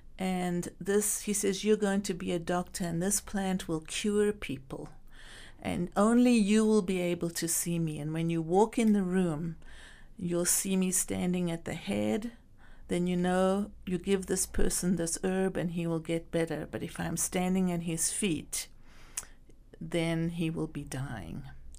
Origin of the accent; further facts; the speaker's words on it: South Africa; My parents were from Greece, and they immigrated to South Africa, and all the children were born in South Africa, and we went to, you know, British colonial schools.